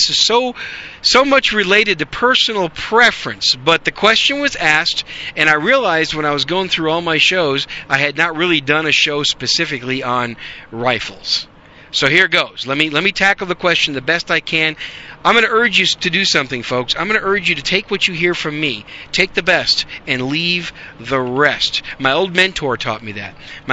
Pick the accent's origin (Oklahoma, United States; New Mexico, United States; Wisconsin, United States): Wisconsin, United States; also born or lived in New York City; now in Dallas-Fort Worth, United States; I was born in New York City, raised in Wisconsin, transplanted myself to the Republic of Texas in 1993.